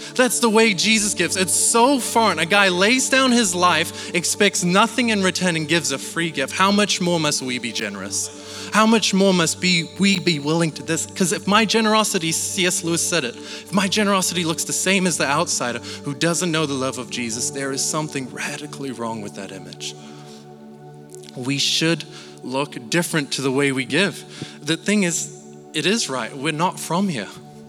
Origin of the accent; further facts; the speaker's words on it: Malaysia; I'm Malaysian, if you don't know, and we went back to Malaysia